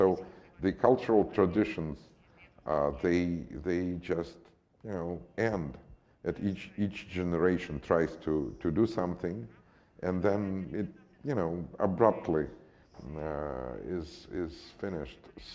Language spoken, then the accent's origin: English; Moscow, Russia; I was born in Moscow, and I went to school in Moscow, I went to medical school in Moscow, and, well, most of my life went in Moscow.